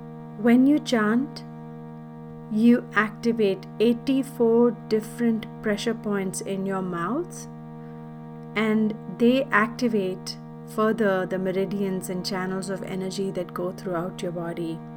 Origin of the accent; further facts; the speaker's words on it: India; since I was a child growing up in India